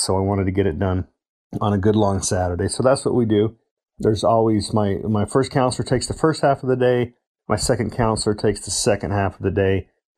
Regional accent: Longdale, Nevada, United States; I'm from Longdale, Nevada, which is just outside of Las Vegas.

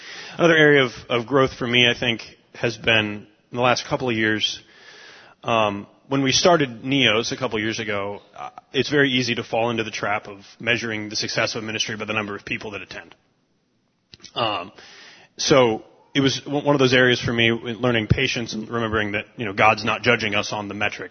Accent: Fishers, Indiana, United States; I grew up in a Christian home. I grew up around here in Fishers. Grew up attending Colonial Hills down in Indianapolis.

